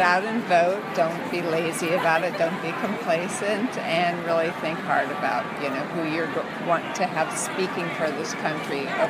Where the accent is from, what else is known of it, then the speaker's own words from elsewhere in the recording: Ohio, United States; I come from Ohio. I have relatives.